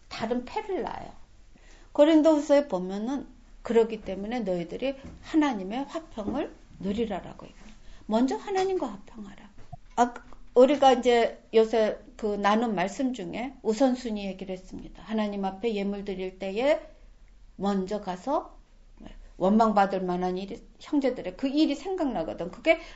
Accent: South Korea; moved away

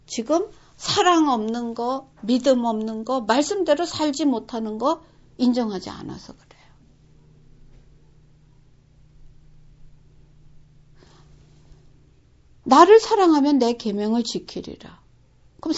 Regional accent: South Korea; 외국인 속에서 나는 한국 사람이에요. 내 나라는 한국이라고 하는 것이 되면

